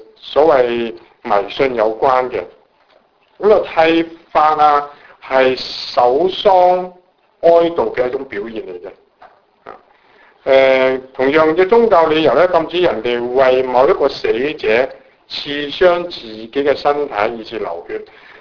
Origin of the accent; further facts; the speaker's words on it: China; 他好像我们中国人呢有一些叫做什么招魂